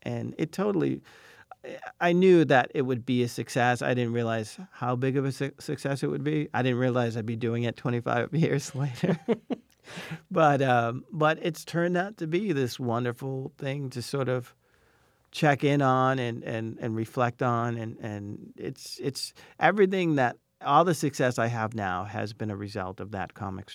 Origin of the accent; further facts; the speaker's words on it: Malden, Massachusetts, United States; I grew up in Malden was very working class. I grew up in the black section of Malden